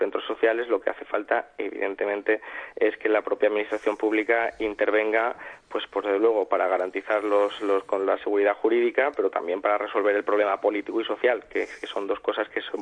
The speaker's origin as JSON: {"language": "Spanish", "town": "Málaga", "region": "Andalusia", "country": "Spain", "said": "Yo soy de Málaga"}